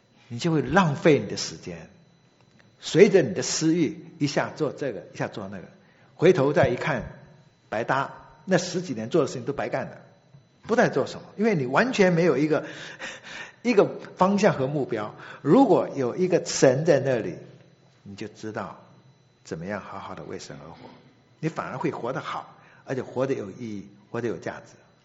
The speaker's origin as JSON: {"language": "Chinese", "country": "China", "said": "我们中国人说话讲得很好听，通权达变"}